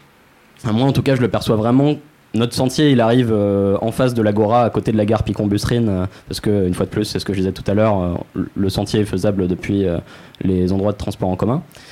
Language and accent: French; Reims, Grand Est, France; now in Marseille, France; moi je suis pas marseillais de base, voilà, mais à coup le pas, je suis à Marseille depuis 6 ans, et je suis originaire de Reims, donc dans le Nord.